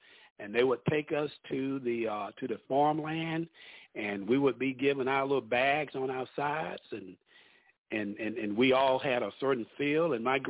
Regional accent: Union, South Carolina, United States; Born and raised in Union, South Carolina. And that's why I spent most of my football days and sports and athletics in Union.

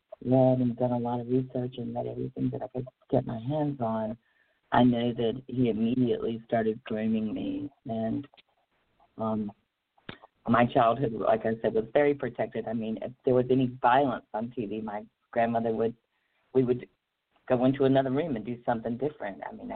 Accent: Myrtle Beach, South Carolina, United States; I am from Myrtle Beach, South Carolina. I was born in South Carolina

